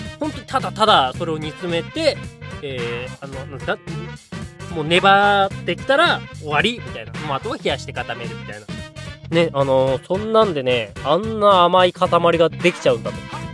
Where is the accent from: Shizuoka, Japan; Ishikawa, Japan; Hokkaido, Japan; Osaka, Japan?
Hokkaido, Japan; 私は北海道出身だからね